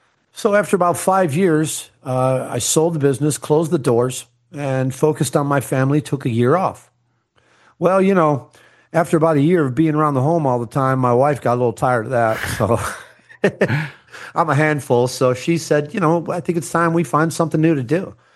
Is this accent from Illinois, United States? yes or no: no; New York, United States; born there; I'm from the entire other side of the country from where I was living in California. I was born in New York.